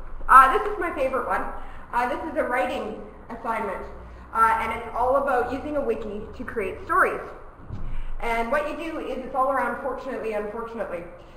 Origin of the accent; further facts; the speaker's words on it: Canada; now in Edinburgh, United Kingdom; I'm originally from Canada, but I teach in Edinburgh.